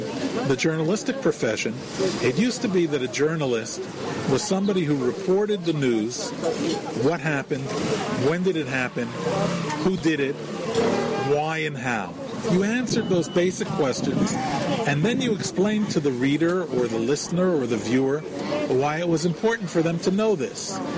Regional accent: New York City, New York, United States; Well, that's the way I grew up also, because in New York City, when you grow up in New York City, you have two legs, a subway token

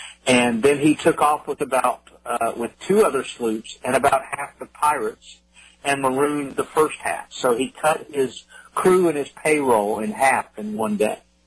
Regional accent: Texas, United States; I grew up in West Texas, which is about as far from the ocean as you can get.

